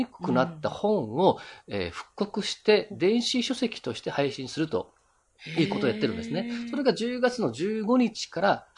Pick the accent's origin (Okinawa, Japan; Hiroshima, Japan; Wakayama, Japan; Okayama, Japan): Okinawa, Japan; 私の、まあ、故郷っていうか、生まれ育った柿の花のことも書かれていたりするんですけどもね